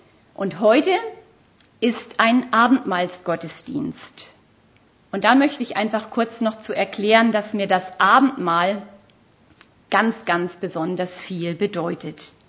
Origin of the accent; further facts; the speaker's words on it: Schleswig-Holstein, Germany; gebürtig in Schleswig-Holstein aufgewachsen. Aber dann hat es mich irgendwann nach Baden-Württemberg verschlagen, wo ich von 1992 bis 1996 an der Bibelschule Adelshofen war.